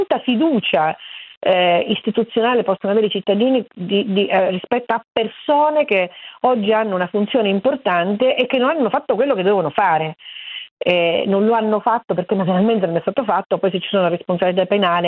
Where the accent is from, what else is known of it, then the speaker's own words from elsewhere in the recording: Niscemi, Sicily, Italy; moved away; da tanto tempo non vivo più a Niscemi, seppur sono di Niscemi